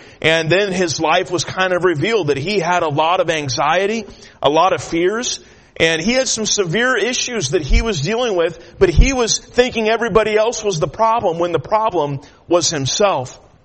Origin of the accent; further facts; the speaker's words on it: California, United States; also born or lived in Kansas; I'm a big baseball fan, and I grew up in California, but I was actually born in Kansas, and my grandpa was a big Kansas City Royals fan